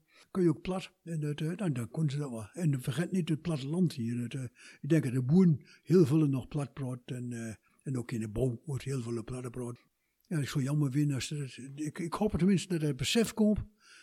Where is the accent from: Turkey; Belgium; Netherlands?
Turkey; Dutch is a second language; ik kom uit Turkije. Ik kan vlot en vloeiend Turks, vlot en vloeiend Nederlands en ook vlot en vloeiend plat. Dus dan ken je dan drie talen.